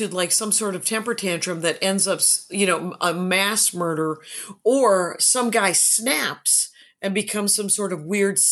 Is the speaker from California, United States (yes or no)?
no; Wisconsin, United States; I will say, because I am from Wisconsin